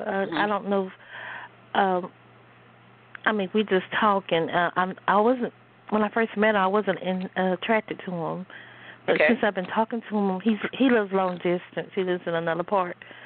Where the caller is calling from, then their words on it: North Carolina, United States; I'm calling from the Carolinas, North Carolina.